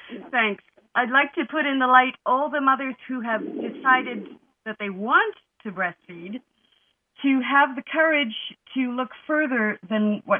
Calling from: Paris, Île-de-France, France; I'm calling from Paris.

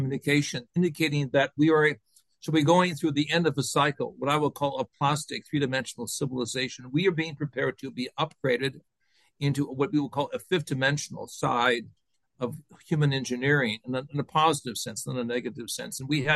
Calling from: Arizona, United States; We're talking from the Hopi Reservation here in Arizona.

